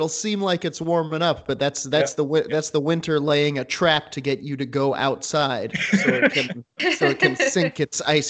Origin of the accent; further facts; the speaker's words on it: Eagle, Colorado, United States; I knew that there was a pizza place in my hometown of Eagle, Colorado that had moved to Silvercliff.